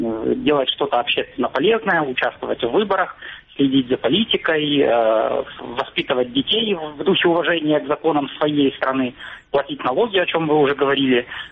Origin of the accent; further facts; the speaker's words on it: Ukraine; Но я родился, вырос в Украине. Мое взросление пришлось на период, когда Украина стала независимым государством. Мой первый и единственный паспорт был гражданина Украины.